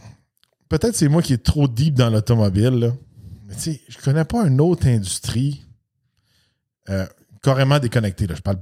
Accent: Napierville, Quebec, Canada; Moi, j'ai grandi en Napierville.

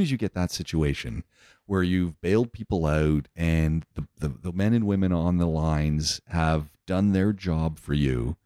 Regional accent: Ajax, Ontario, Canada; I grew up in Ajax, Ontario, which is, you know, two towns over from Oshawa.

